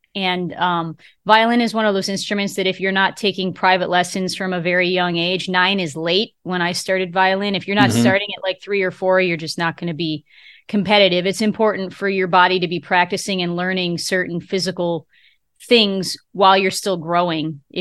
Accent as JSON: {"language": "English", "town": "Lewiston", "region": "New York", "country": "United States", "tie": "born or raised there", "said": "I grew up in Western New York, about 30 minutes north of Buffalo in a town called Lewiston, New York. It's right on the Niagara River, where the Niagara River meets Lake Ontario."}